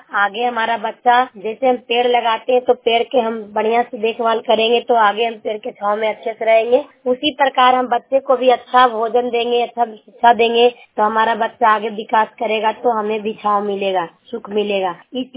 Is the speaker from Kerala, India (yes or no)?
no; Chaura, Bihar, India; मैं हरनौत ब्लॉक चौड़ा गांव जिला नालंदा के रहने वाली हूँ